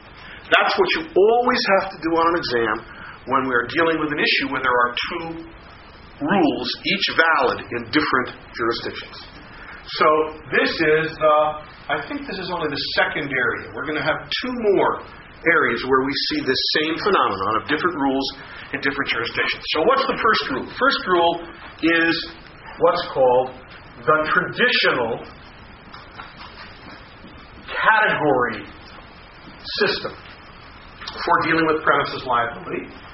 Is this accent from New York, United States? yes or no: yes; New York, United States; As a New Yorker, if you don't salt your walk and a dog slips on it, you're likely to get sick.